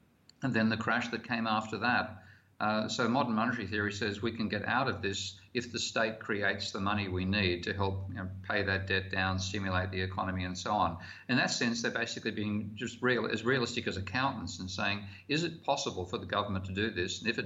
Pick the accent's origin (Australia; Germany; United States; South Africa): Australia; pardon me being an Australian there and swearing